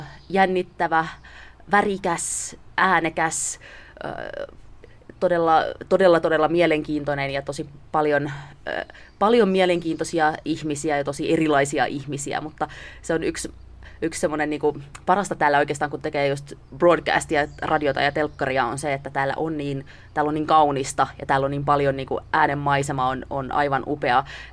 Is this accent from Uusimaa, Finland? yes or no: yes; Helsinki, Uusimaa, Finland; No mä tuun kuule Itä-Helsingistä. Se on mulle tärkeä identiteetti, tämä itähelsinkiläisyys. Oikeastaan tulen Vesalasta, mutta se on semmoinen niin pieni paikka siinä Kontulan ja Vantaan rajan välissä